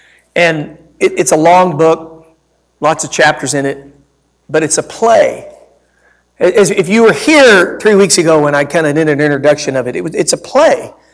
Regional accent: Texas, United States; and I grew up in Texas, and I want you to know, baby, I know what it's like to haul hay, put a roof on, and work outside on lawn work when it's 100 degrees and 100% humidity.

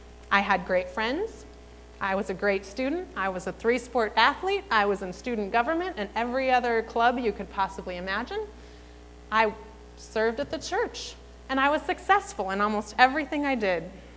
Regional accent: Federal Way, Washington, United States; I did not grow up in Ur of the Chaldees. I grew up in Federal Way. It was a healthy and secure kind of environment.

